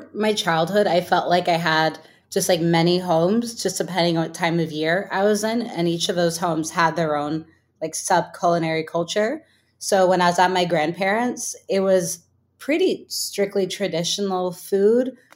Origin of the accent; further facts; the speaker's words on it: California, United States; I grew up in the Bay, and there was a cooking camp.